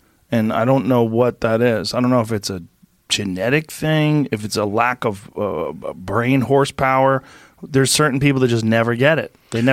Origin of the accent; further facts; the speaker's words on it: New Jersey, United States; born there; also born or lived in San Francisco / Florida / Boston / New York; Well, I was born in New Jersey, but I lived in a lot of places. I lived in San Francisco for a while from age 7 to 11. I lived in Florida from 11 to 13, and then Boston from 13 to 24, then New York.